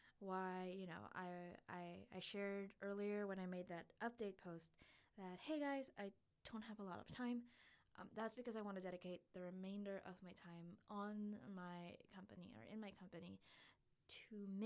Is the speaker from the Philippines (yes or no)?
yes; Philippines; It's hard to say that as a Filipino. Silly little head. Okay. Because a while ago there was that accent, and now it's back.